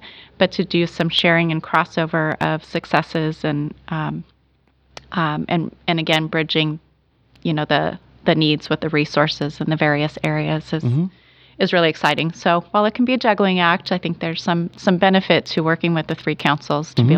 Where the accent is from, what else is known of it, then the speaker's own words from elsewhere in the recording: Oregon, United States; I grew up in Southern Oregon, and I am now raising my children in Southern Oregon.